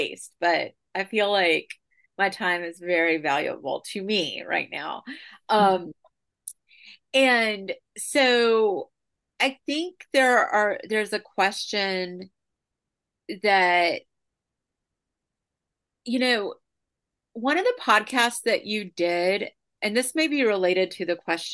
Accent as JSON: {"language": "English", "region": "the South", "country": "United States", "said": "And she was from the South, I think, and I really related to that because, of course, I'm from the South too."}